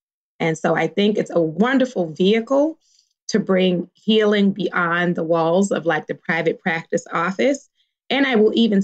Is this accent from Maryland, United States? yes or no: yes; Baltimore, Maryland, United States; I grew up in Baltimore. In Baltimore, we didn't eat avocado.